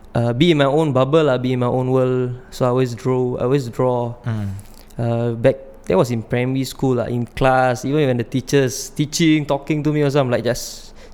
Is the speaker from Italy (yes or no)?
no; Jurong, Singapore; I grew up in Jurong. Grew up in Jurong West.